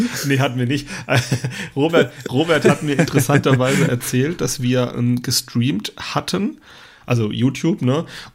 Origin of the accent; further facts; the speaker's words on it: Rhineland-Palatinate, Germany; ich bin halt Pfälzer und ich bin so ab vom Schuss